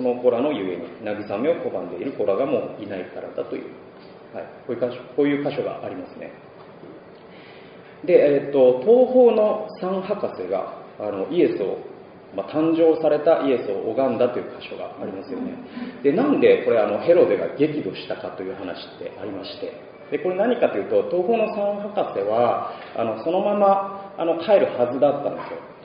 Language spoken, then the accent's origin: Japanese; Aichi, Japan; born there; 私はですね、1977年に愛知県で生まれて、